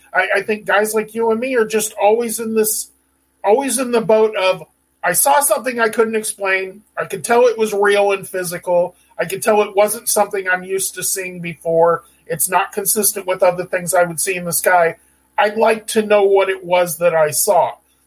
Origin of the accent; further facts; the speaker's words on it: San Diego, California, United States; For me, I grew up in San Diego. I grew up around military.